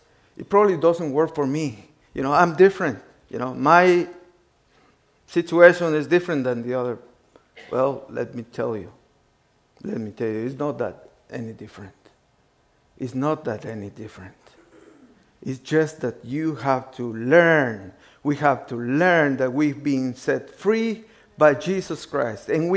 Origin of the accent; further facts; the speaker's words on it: Guatemala; I'm from Guatemala. Beautiful place in Central America.